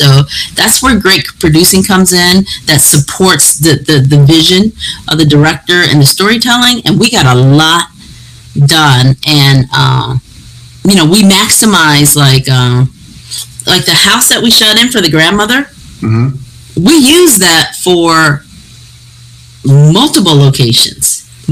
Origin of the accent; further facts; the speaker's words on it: Detroit, Michigan, United States; now in Los Angeles, United States; I didn't know that growing up in Detroit.